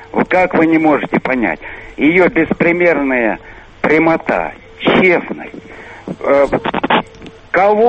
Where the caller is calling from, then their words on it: Serpukhov, Moscow Oblast, Russia; из Серпухова.